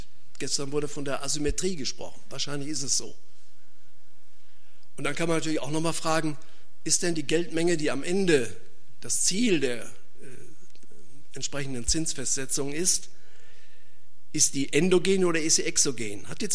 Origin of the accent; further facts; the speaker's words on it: North Rhine-Westphalia, Germany; Ich komme aus dem Ruhrgebiet